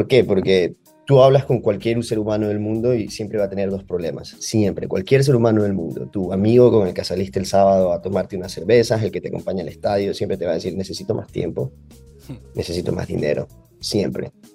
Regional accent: Guayaquil, Guayas, Ecuador; born there; also born or lived in Quito; Yo soy de Ecuador, nací en Guayaquil, viví en Quito, la capital, los últimos 3 años.

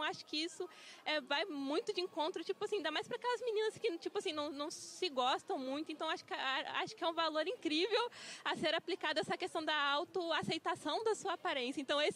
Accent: Volta Redonda, Rio de Janeiro, Brazil; Volta Redonda, interior do Rio de Janeiro.

